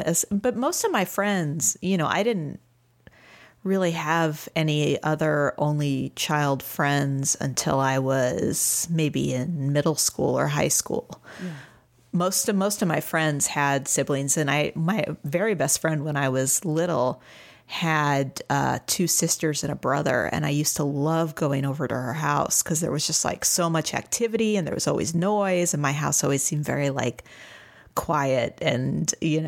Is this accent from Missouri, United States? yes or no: yes; St. Louis, Missouri, United States; now in Austin, United States; So I am from St. Louis, Missouri, originally. And I am now in Austin, Texas.